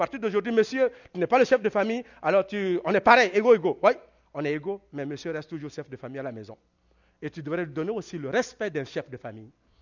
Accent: Quebec, Canada; Je suis Canadien, j'ai la citoyenneté canadienne, je suis fier de l'être, et je suis aussi Québécois.

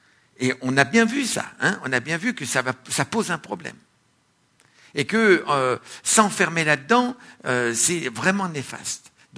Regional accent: France; Il y a un livre qui a été écrit chez nous en France

